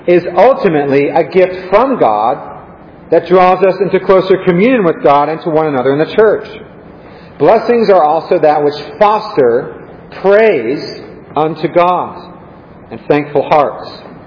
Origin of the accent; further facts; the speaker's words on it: California, United States; Growing up in California, we didn't talk about bless this and bless that and blessing here and blessing there. But here in the South, we use this kind of language.